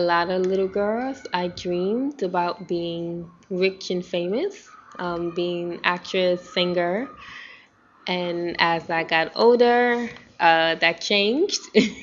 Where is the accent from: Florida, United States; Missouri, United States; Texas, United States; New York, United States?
New York, United States; New York City; I'm from New York City. This is my first time in Spain, and I'm happy to be here.